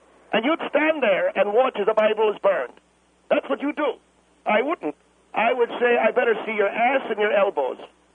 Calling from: Gainesville, Florida, United States; I'm in Gainesville, Florida

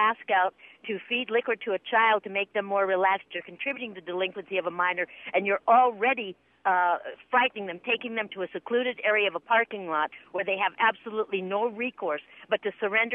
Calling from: Portland, Oregon, United States; I'm calling from Portland, Oregon, and I have 3 points I was curious about.

